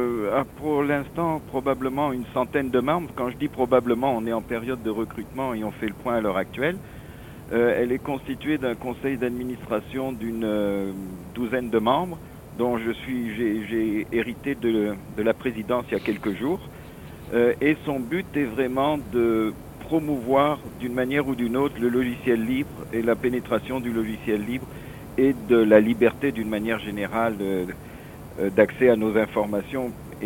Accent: France; now in Quebec, Canada; si vous entendez mon accent, il est plus français que canadien. J'ai émigré ici il y a une trentaine d'années.

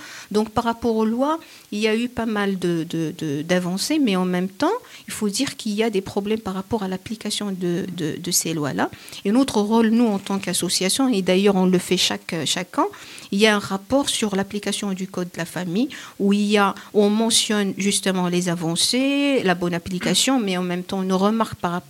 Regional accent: Morocco; tout ce qui se passe chez nous au Maroc

